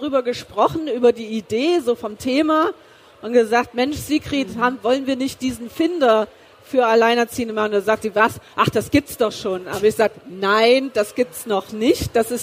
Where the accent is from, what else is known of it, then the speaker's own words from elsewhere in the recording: East Germany, Germany; born there; Ich bin ja geboren im Osten Deutschlands